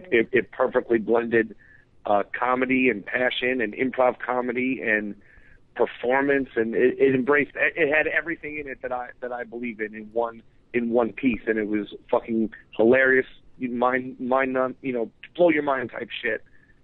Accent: New York City, New York, United States; Yeah, like growing up in New York City, was a wrestling, it still is, I guess, a wrestling town.

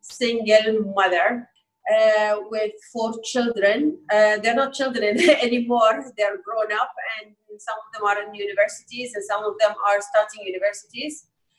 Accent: Iran; I grew up in farms in Iran, where my mom, my late mom, came from.

